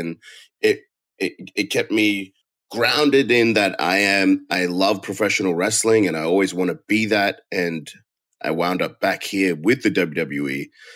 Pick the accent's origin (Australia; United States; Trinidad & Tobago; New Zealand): Australia; So my intentions were to be as good a pro wrestler as I could be in my home country, in my hometown, then travel around the country